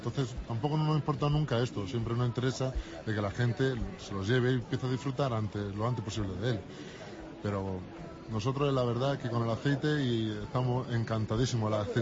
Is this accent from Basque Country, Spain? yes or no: no; Jaén, Andalusia, Spain; yo soy de Jaén, que estoy asentado aquí